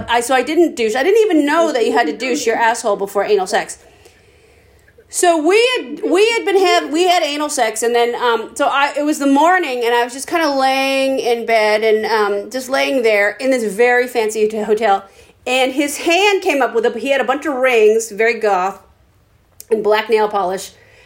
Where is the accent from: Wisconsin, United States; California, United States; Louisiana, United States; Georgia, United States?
California, United States; San Francisco; I'm from San Francisco